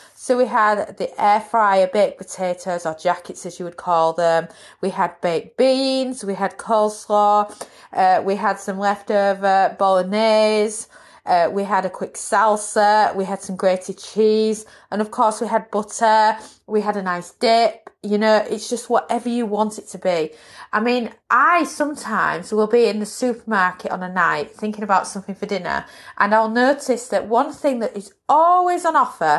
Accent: United Kingdom; or as a Brit I would say jacket potatoes.

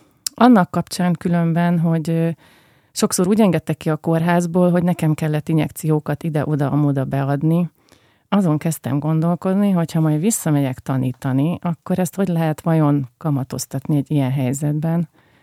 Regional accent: Budapest, Hungary; és még budapestiek is vagyunk, még mindehhez

